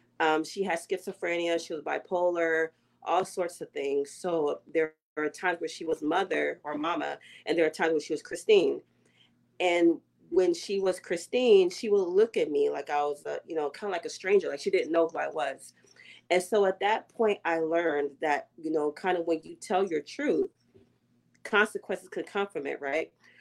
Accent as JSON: {"language": "English", "country": "Nigeria", "said": "being Nigerian is a trauma for me."}